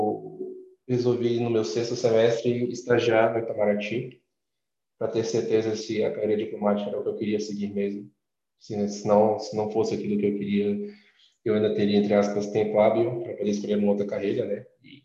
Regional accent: Brasília, Federal District, Brazil; sou brasiliense, nascido e criado aqui em Brasília mesmo.

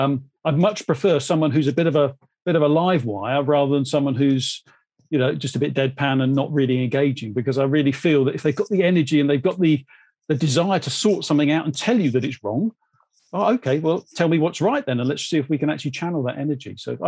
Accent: United Kingdom; we're terribly British

